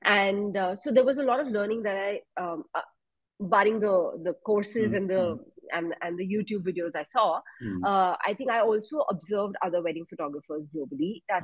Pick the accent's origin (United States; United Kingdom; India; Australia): India; Jammu, Jammu and Kashmir; now in Bangalore, India; I'm from Jammu, born and brought up in Jammu, and then went on to doing my engineering from NIT Nagpur, then came to Bangalore for my first corporate job.